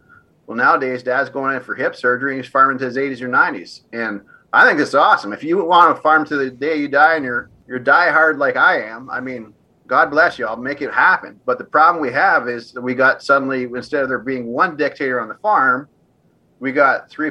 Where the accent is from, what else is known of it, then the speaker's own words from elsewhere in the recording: Ontario, Canada; now in Mount Vernon, United States; north of Mount Vernon, Iowa here. So we love it here.